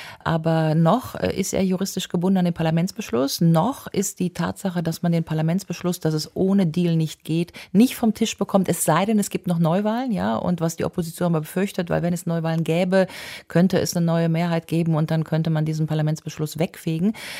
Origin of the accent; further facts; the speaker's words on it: Rhineland, Germany; Nein, aber ich komme aus dem Rheinland